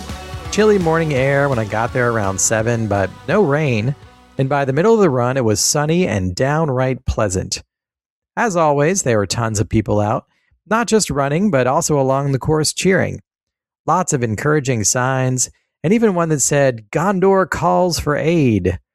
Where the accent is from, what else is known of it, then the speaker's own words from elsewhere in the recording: Olympia, Washington, United States; I'm now facilitating an Amen Whole 4 holistic health group here in my hometown of Olympia, Washington.